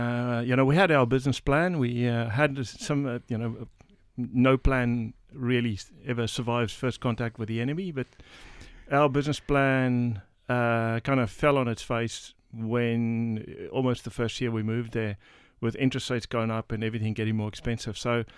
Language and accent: English; South Africa; moved away as an adult; also born or lived in Melbourne; now in Australia; We moved here from South Africa in 2008 and mostly in Melbourne, worked as an engineer, and always wanted to get back to the country.